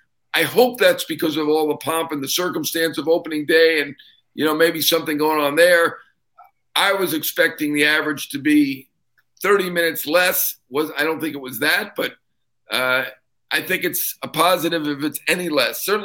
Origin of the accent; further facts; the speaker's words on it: New York, United States; Maybe it's because I'm a New Yorker, but I think it's Boston.